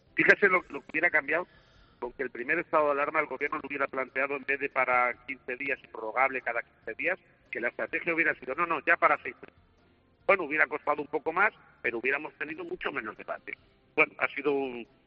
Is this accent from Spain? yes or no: yes; Spain; como español